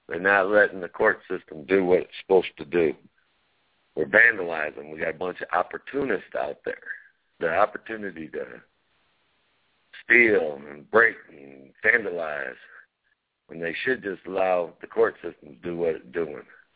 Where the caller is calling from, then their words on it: Valley, Alabama, United States; I'm calling from Valley, Alabama.